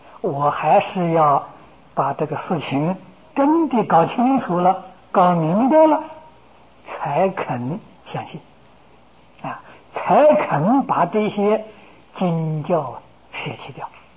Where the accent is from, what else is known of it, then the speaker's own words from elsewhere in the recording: China; 我们中国人常说先入为主啊，第一个老师很重要啊。